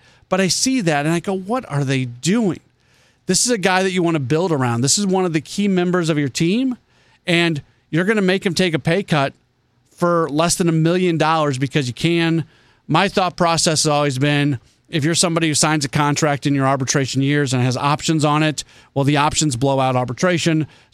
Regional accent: St. Louis, Missouri, United States; I was born here. I was born in St. Louis. I lived in St. Louis my entire young life until I went to college. I was gone for a little while and I came back. So no, I am from St. Louis, proud of being from St. Louis.

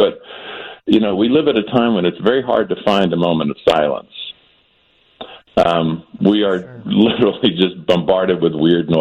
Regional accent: South Carolina, United States; I grew up in South Carolina.

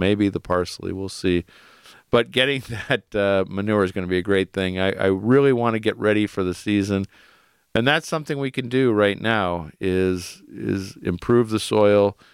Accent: Cleveland, Ohio, United States; moved away; You know, growing up in Cleveland, we had real winters. Moved here 20-some years ago.

